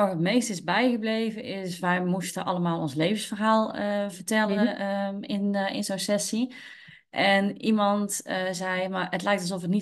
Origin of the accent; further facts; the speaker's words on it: North Brabant, Netherlands; ik kom uit Brabant en ik werk momenteel in de GGZ-zorg.